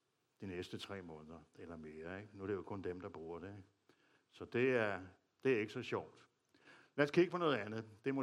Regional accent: Copenhagen, Capital Region of Denmark, Denmark; Jeg ved ikke, at jeg er fra København.

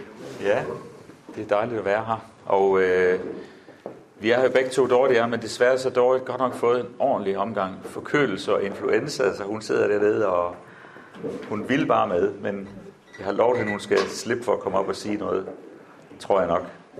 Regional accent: Tanzania; moved away; Vi flyttede ud for nogle år siden og boede i Kenya. Jeg er vokset op i Tanzania i 12 år af min barndom.

